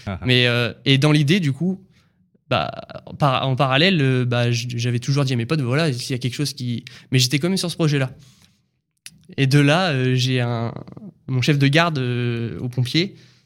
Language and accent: French; Normandy, France; je cherche un bien en briques, en pierre, normand, quoi, parce qu'on est de Normandie.